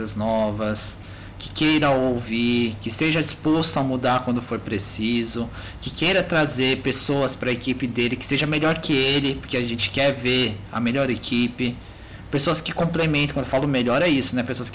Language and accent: Portuguese; São Paulo, Brazil; born there; Porque eu sou brasileiro, sou nascido em São Paulo